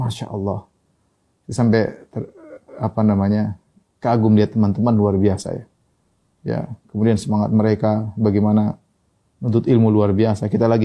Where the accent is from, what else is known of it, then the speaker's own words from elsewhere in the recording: Yogyakarta, Special Region of Yogyakarta, Indonesia; also born or lived in Papua; di kampung saya dulu, di Jogja